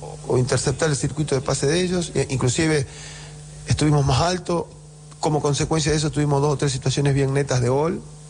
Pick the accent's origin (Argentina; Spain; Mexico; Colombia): Argentina; una persona que como argentino nos dio tanto y tan lindo